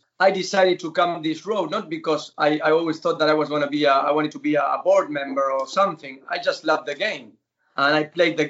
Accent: Buenos Aires Province, Argentina; So I love this place, my hometown. It's 40 minutes from downtown. It would be like Mortlake from London, and it's a beautiful, quiet place near on the suburbs of Buenos Aires.

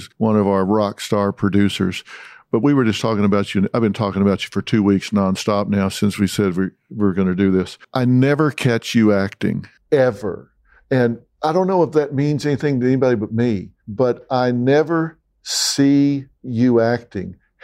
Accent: Texas, United States; accent: Texas; Yeah, it is Texas, yeah.

